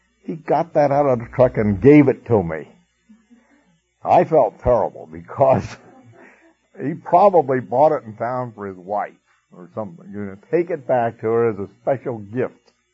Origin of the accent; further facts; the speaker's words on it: United States; Now, I am an American.